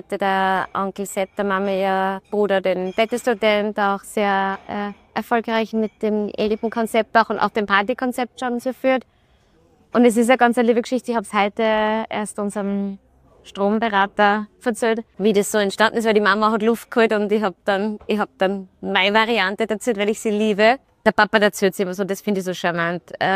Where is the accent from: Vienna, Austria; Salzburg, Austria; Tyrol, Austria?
Salzburg, Austria; Vilsmoos; ich bin in Salzburg aufgewachsen, in Bongau, in Vilsmoos. Dort hatten die Eltern eine Jugendherberge. Die Mama ist eine Burgenländerin und der Papa ist ein Steirer.